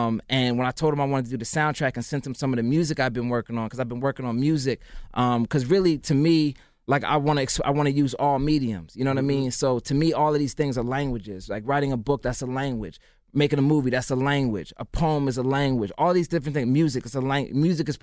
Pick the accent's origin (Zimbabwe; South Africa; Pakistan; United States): Zimbabwe; born there; I was born in Zimbabwe.